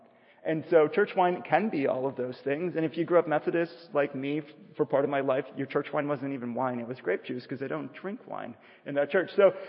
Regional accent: Minnesota, United States; So I'm from Minnesota, where we have winter.

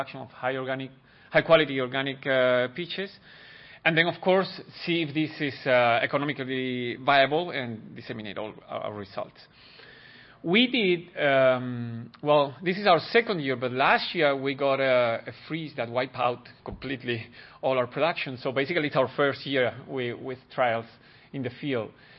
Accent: Spain; now in United States; And I'm originally from Spain

